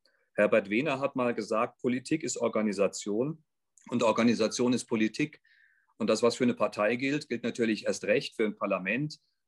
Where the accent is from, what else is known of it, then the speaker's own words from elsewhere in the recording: Rhineland-Palatinate, Germany; born there; 51 Jahre alt, gebürtiger Pfälzer. Ich habe einen 17-jährigen Sohn, bin evangelisch